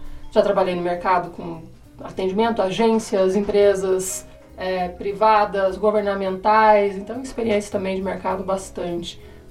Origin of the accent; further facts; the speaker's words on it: Umuarama, Paraná, Brazil; accent: interior; Não sou daqui, né? Pra quem não sabe, sou de Umuarama, então esse sotaquezinho de porta, portão, porteira é de lá, né? Coisa do interior.